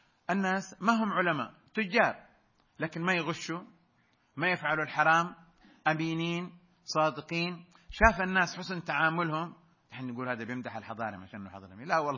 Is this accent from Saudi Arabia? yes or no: yes; Saudi Arabia; نحن سفراء عن بلدنا السعودية